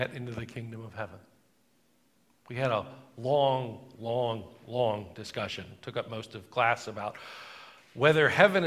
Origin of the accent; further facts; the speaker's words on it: North Carolina, United States; Growing up in North Carolina, there's still World War II memorabilia around